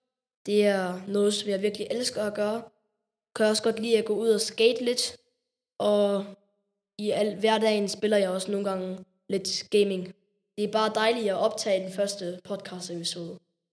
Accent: Schleswig-Holstein, Germany; I har nok lagt mærke til vores accent. Det er fordi, vi kommer fra Sydslesvig.

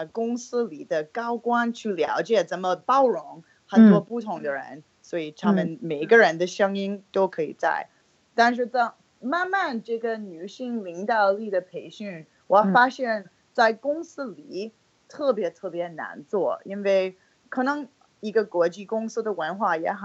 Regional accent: Toronto, Ontario, Canada; Chinese is a second language; now in China; 我就先说，我从加拿大，我老家是多伦多，我2006年到中国，所以这是我第12年在这儿

